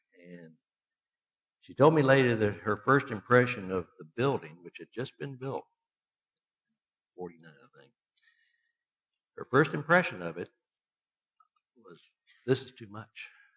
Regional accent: Austin, Texas, United States; also born or lived in Plainview; I was born in Plainview, which is north of Lubbock. My mother's family had been members of Churches of Christ for several generations. And my father's family were primarily Methodist. We moved to Austin when I was just a few months old

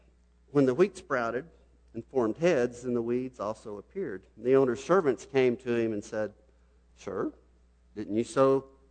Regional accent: Texas, United States; also born or lived in Abilene; I was born in October, and they graduated in December, and then moved down to Rangerville, which I'm not going to show you a map, but if you get on the road and drive 350 miles south

